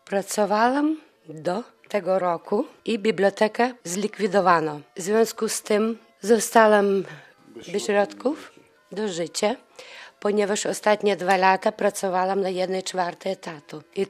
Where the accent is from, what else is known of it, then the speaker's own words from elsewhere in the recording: Lithuania; Polish is a second language; Ja ze swojego litewskiego nie zrezygnuję obywatelstwa, bo jestem Litwinką. Zresztą bardzo lubię Litwę i nie mogę pozwolić sobie, żeby zmienić obywatelstwo, a podwójnego nie mam.